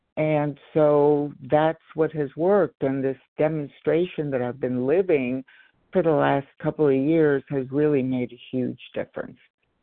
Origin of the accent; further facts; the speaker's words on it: Los Angeles, California, United States; I'm from Los Angeles.